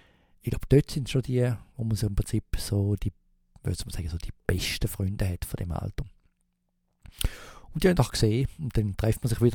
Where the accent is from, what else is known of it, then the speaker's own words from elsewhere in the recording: St. Gallen, Switzerland; ich kann nicht als St. Galler auf Bern fast gehen